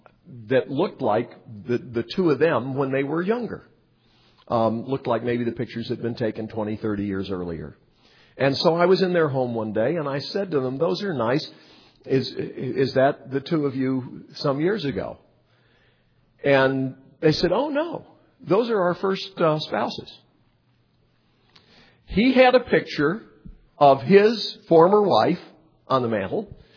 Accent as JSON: {"language": "English", "town": "Montreat", "region": "North Carolina", "country": "United States", "tie": "born or raised there", "said": "When I was a kid growing up in Montreat, there were a couple of missionaries who lived down the hill. Well, there were lots of missionaries who lived down the hill from us in Montreat."}